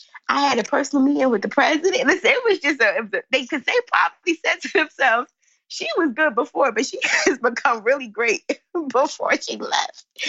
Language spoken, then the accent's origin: English; Philadelphia, Pennsylvania, United States; I live in Philly. I'm from Philly.